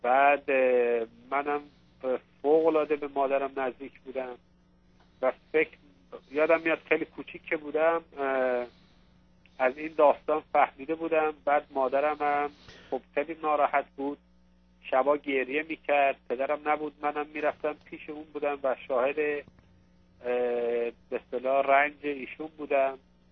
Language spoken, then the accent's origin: Persian; Iran; moved away as an adult; now in Canada; من 34 سالم بود ازدواج کردم. موقع تازه آمده بودم کانادا. 2 سال بود آمده بودم کانادا. بعد از ایرانم فرار کرده بودم.